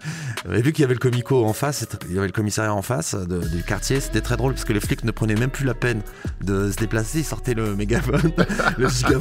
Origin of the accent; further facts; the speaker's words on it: Grand Est, France; Moi, j'ai grandi au Pontifroid. Pontifroid, c'est un quartier qui est un peu particulier parce qu'il est en sortie. C'est vraiment le dernier quartier avant l'entrée vers l'autoroute, la 31.